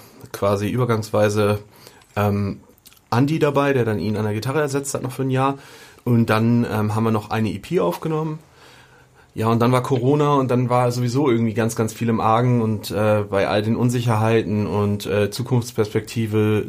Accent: Bremen, Germany; Ja, ich glaube, als Bremer hat man uns irgendwie mitbekommen.

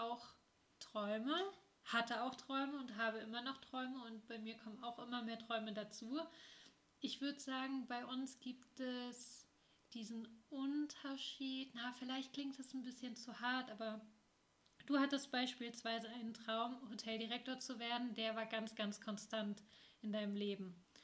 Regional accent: Northern Germany, Germany; Ich komme aus Norddeutschland. Und ich habe einen Frosch im Hals. Ich komme aus Norddeutschland, aus der Nähe von Hamburg. Ich bin 24 Jahre alt.

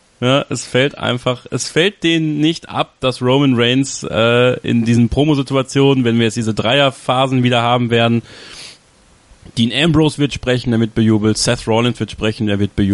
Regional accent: Borken, North Rhine-Westphalia, Germany; in Borken, in meiner Heimatstadt.

